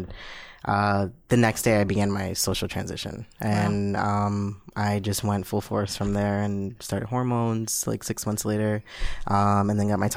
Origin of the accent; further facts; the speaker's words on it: Brooklyn, New York, United States; My pronouns are he and him, and I am from Brooklyn, New York.